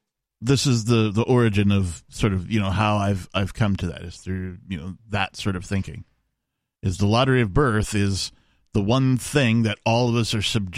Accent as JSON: {"language": "English", "region": "Wisconsin", "country": "United States", "tie": "born there", "said": "I was born in Wisconsin, right?"}